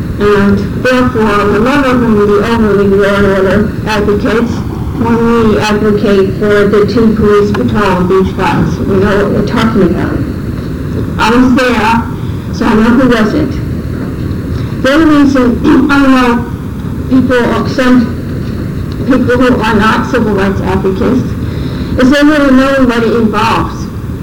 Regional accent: Manhattan, New York, United States; We're from Manhattan.

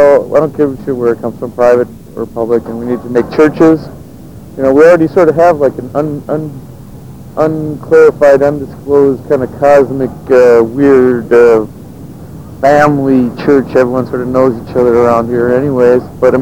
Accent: California, United States; No, I'm from California.

